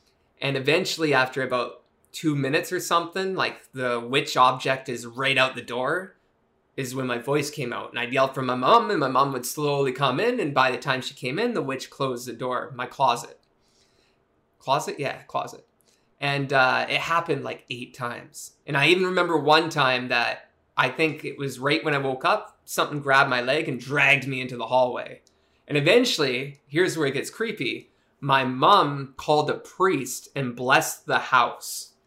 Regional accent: Japan; being a white boy born and raised in Japan

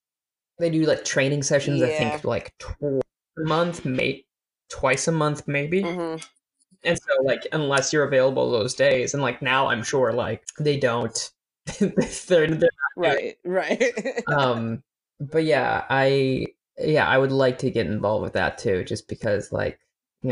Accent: Rochester, Minnesota, United States; Because a lot of like my hometown is like a medium-sized town in Minnesota, and it's where the Mayo Clinic is.

